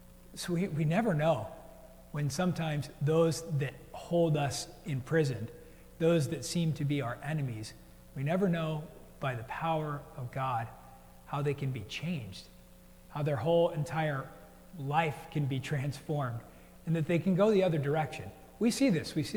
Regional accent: New Jersey, United States; also born or lived in New York; You know, I was born in New York, and then we moved to New Jersey. I really thought I would stay there the rest of my life with my family.

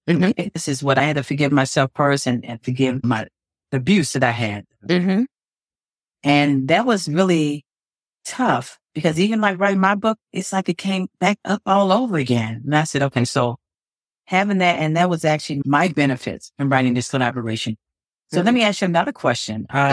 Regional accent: Chicago, Illinois, United States; I grew up in Chicago, you're seen and not heard, right?

